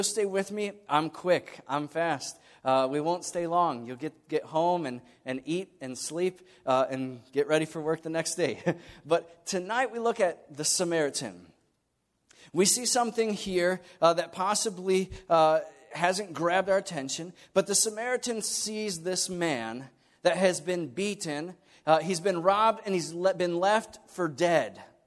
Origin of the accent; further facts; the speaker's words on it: Michigan, United States; also born or lived in Tennessee; and I know I was raised here in Michigan, but something happened to my tongue from being born in Tennessee.